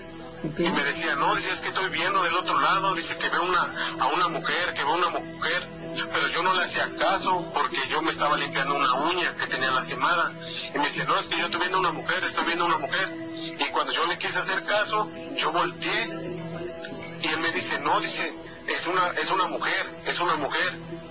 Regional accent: Veracruz, Mexico; yo soy del estado de Veracruz.

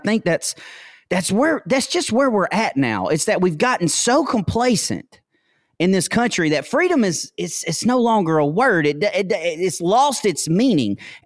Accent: United States; as you can tell, I am unapologetically American.

